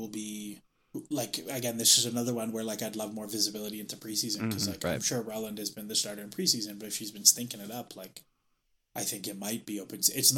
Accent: Canada; I'm also Canadian, so I'm contractually obligated that I have to like her.

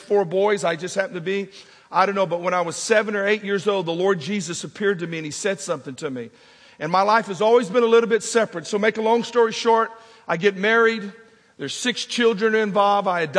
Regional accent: Texas, United States; I was born in Texas, raised a heathen.

